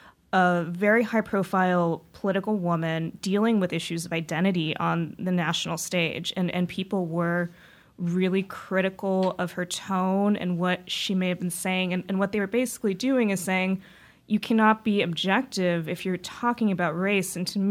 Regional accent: New Mexico, United States; moved away as an adult; I'm from New Mexico, and so Harvard was a lot of culture shock.

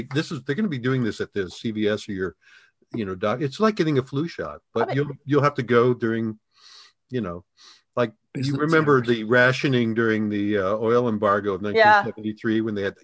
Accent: Washington, District of Columbia, United States; When I was a kid growing up in the Washington area, I was just fanatical.

